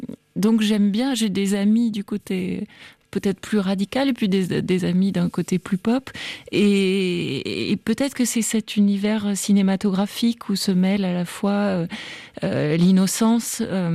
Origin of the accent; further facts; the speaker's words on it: Tarbes, Occitanie, France; Moi aussi, je viens du sud de la France. Je viens de Tarbes.